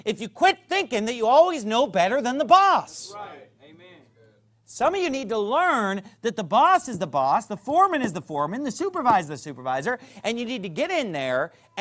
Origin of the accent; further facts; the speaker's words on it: California, United States; when I was growing up in California.